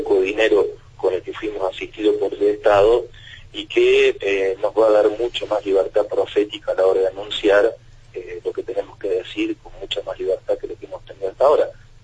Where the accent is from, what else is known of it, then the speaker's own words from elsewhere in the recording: Córdoba, Argentina; yo soy cordobés, tal vez la mía es una visión muy a la distancia de lo que pasa en Rosario